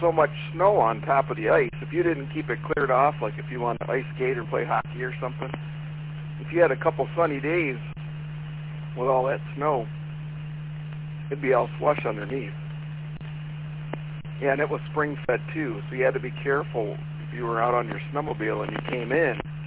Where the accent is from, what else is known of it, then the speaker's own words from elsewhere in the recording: Michigan, United States; I grew up on Runyon Lake, so when you're coming through Fenton, you get just south of Fenton, you got White Lake Road.